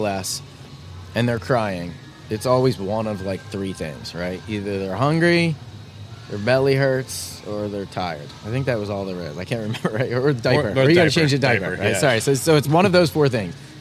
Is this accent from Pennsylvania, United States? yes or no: yes; Philadelphia, Pennsylvania, United States; See, and I would call it small, just because I'm from Philly, and then Portland's smaller than Philly